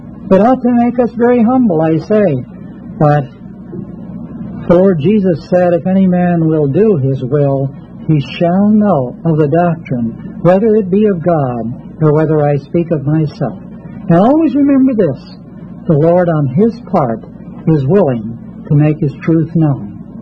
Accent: Canada; As you, most of you know, I come from Canada.

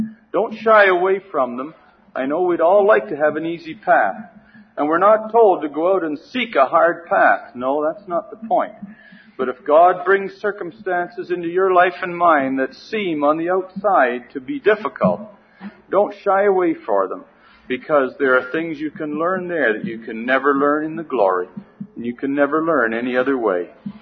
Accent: Canada; just because I'm a Canadian. It's just as bad up where I live.

